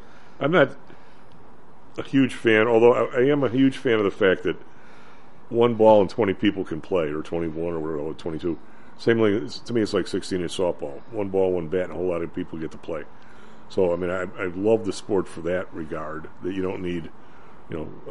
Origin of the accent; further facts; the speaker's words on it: Ireland; So if two white teams are playing and somebody lobs out, since I'm Irish, somebody lobs out, you dumb Mick